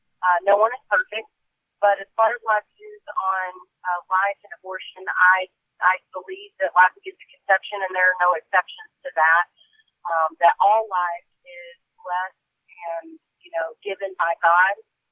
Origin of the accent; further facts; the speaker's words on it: Texas, United States; And those are the kinds of things that I'm used to growing up in East Texas.